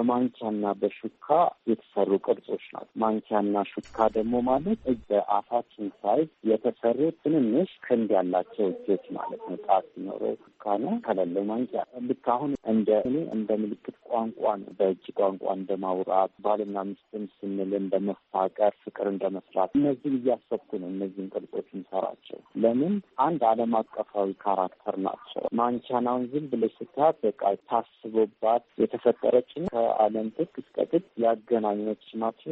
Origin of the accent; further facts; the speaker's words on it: Addis Ababa, Ethiopia; born there; የተወለድኩት እዚሁ አዲስ አበባ ፒያሳ ዶሮ ማነቂያ የሚባል አካባቢ ነው። በሀገር ፍቅርና በዶሮ ማነቂያ ያለ ትንሽ ሰፈር ነው። ሹፌር ሰፈር ይባላል።